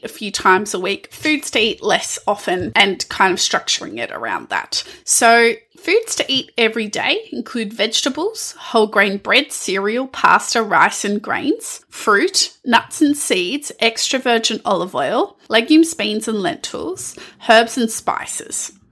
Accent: Australia; what this diet looks like from my upbringing and present day diet as a Greek Australian. Although I'm not from Crete, so, and neither is my family

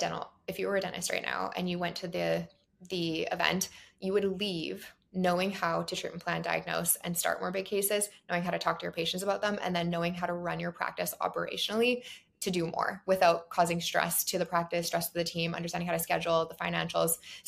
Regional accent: Canada; now in Bermuda; So I am Canadian, but I have lived in Bermuda for the last 14 years

